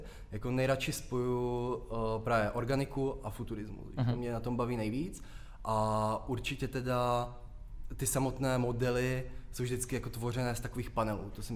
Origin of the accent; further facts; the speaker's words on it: Ostrava, Moravian-Silesian Region, Czechia; Jsem z Ostravy, takže mi to přišlo docela takové vystihující